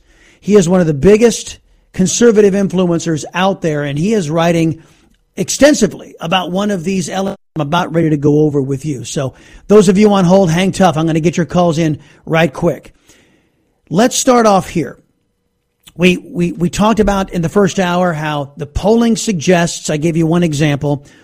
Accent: Texas, United States; Appreciate the call from my home state of Texas.

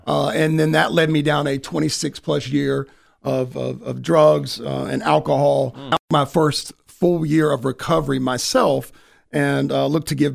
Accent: Raleigh, North Carolina, United States; You know, I grew up down in Raleigh-Durham, and, you know, we were youngest of five.

